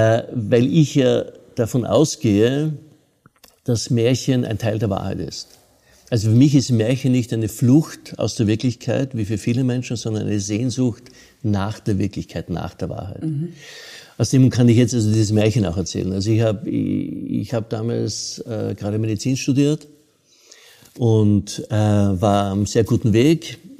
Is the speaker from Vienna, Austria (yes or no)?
no; Graz, Styria, Austria; bin in Graz, ich habe in Graz gewohnt, also ich bin Grazer.